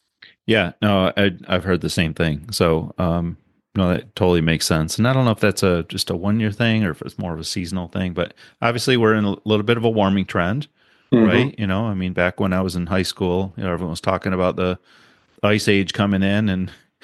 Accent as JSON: {"language": "English", "town": "Grand Rapids", "region": "Michigan", "country": "United States", "tie": "born or raised there", "said": "if you can make it to Grand Rapids this year, my hometown, for symposium."}